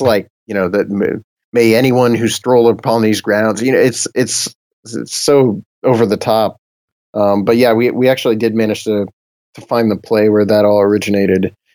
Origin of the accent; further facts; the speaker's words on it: Bolivar, Ohio, United States; I grew up in Bolivar, Ohio, which is only like from the Ohio River. I grew up 90 minutes from the Ohio River